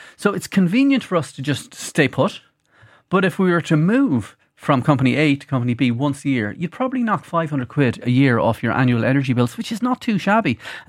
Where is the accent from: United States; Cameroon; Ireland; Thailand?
Ireland; as Irish people, we instinctively don't trust the pickers in Tesco's, Dunnes